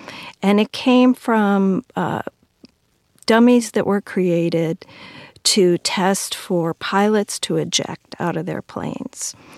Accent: Waukegan, Illinois, United States; So there were 3 of those sites in my hometown of Waukegan, Illinois.

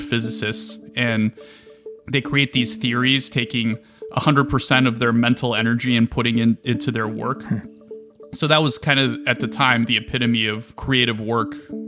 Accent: Bulgaria; now in United States; There was always this feeling growing up in Bulgaria where math and science and education were very rigorous

